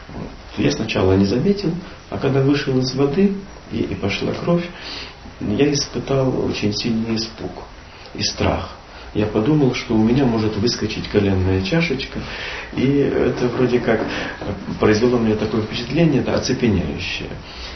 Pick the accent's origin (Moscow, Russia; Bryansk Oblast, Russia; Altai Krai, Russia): Altai Krai, Russia; Я родом с Алтайского края. Мама живет в городе Барнауле. Там же старший брат и большинство родственников.